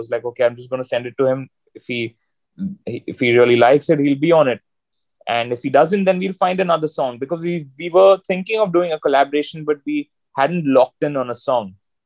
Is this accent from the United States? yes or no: no; India; And me being an Indian singer, kind of doing something that I don't think people from our country have ever, you know, tried to do or tried to create a path like this.